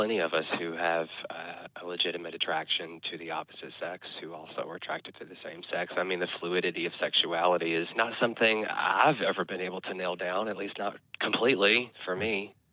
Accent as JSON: {"language": "English", "region": "Tennessee", "country": "United States", "said": "I'm from East Tennessee, so we were able to go to Nashville anytime we needed to."}